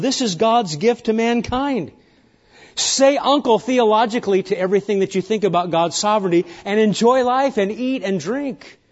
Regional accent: Nebraska, United States; I grew up in Nebraska, and I think we had tornadoes here at the convention center, right, years ago?

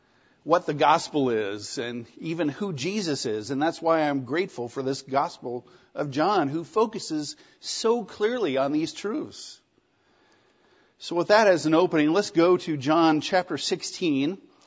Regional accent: California, United States; So I said I was originally from California, and, you know, eventually we got to Mormonism.

